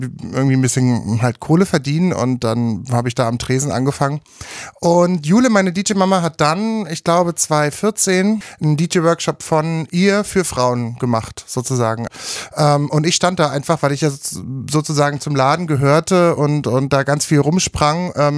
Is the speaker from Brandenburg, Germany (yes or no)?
yes; Brandenburg, Germany; born there; Naja, ich bin ja geborener Brandenburger